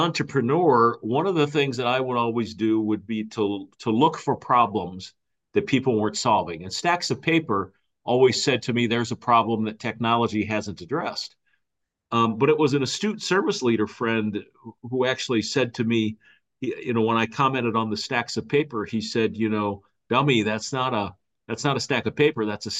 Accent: St. Louis, Missouri, United States; And I'm from St. Louis. So, you know, that movie hits close to home.

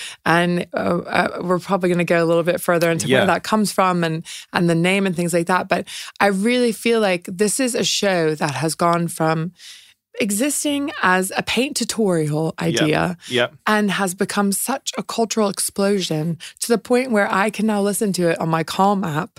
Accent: United States; because obviously I grew up in America and it was on PBS.

